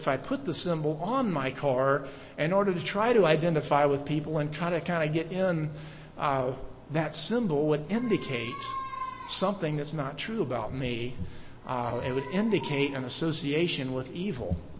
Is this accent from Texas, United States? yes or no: no; Manhattan, Kansas, United States; I'm from Manhattan and I love this town.